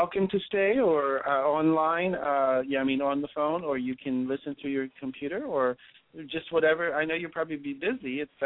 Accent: Ohio, United States; moved away as an adult; now in California, United States; Well, I grew up in Ohio, so I, you know, for 31 years until I escaped to California, until I packed up my bags, quit my great job I had, and put them all in my car

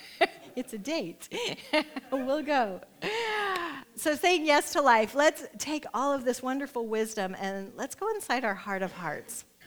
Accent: Nebraska, United States; I'm from Nebraska, so I'll say it how I say it

